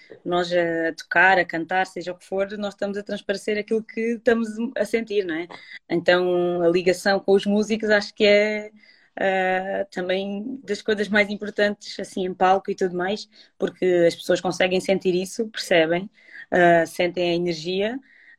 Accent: Alentejo, Portugal; Depois cresci no Alentejo, onde também não tem nada a ver, mas que partilhava também.

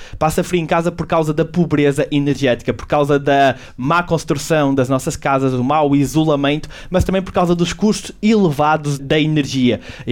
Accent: Celorico de Basto, Braga, Portugal; a freguesia de Val do Bouro, em Celurico de Basto, de onde eu venho

